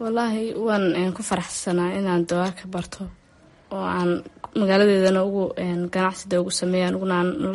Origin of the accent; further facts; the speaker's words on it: Qoryaale, Togdheer, Somalia; waxaan ka imid gobolka Togdheer, gaar ahaan Qoryaale, degmada Qoryaale.